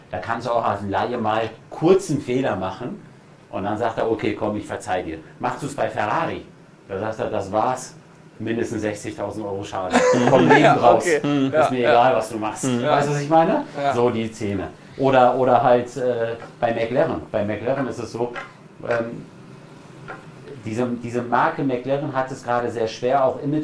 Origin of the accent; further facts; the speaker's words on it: Bielefeld, North Rhine-Westphalia, Germany; ich finde es ja sehr schade als Bielefelder